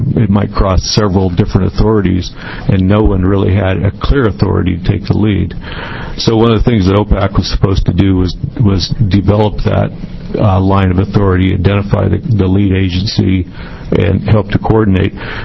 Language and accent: English; Brookings, Oregon, United States; from Brookings, Oregon.